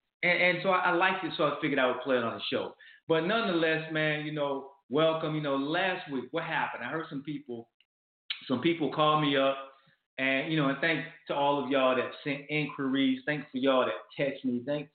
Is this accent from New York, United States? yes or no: no; Lakeland, Florida, United States; Man, you're from Lakeland, Florida. That's my hometown, man.